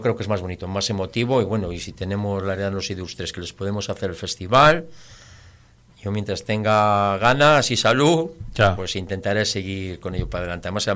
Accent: Laredo, Cantabria, Spain; siempre es Laredo y Laredo, y yo soy muy de Laredo.

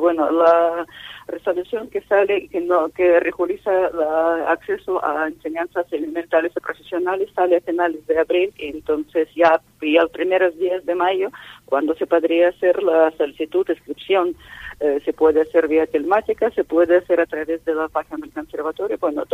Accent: Russia; Spanish is a second language; moved away; vengo de un país de este, vengo de Rusia, y sí puedo ver un poco diferencias entre el sistema educativo de musical de mi país de nativo y de país, bueno, donde resido ya desde bastantes años.

